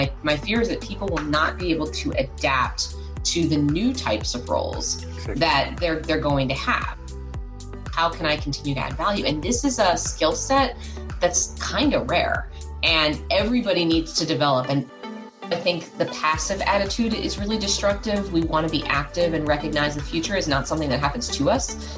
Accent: Washington, D.C. area, United States; I was growing up outside of Washington, D.C. in the States

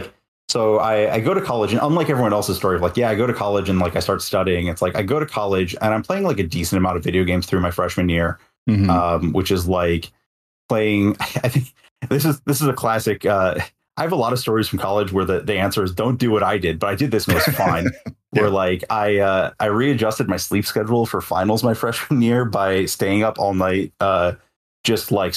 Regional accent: Detroit, Michigan, United States; I had a plane ticket to a like large open tournament in my hometown, Detroit

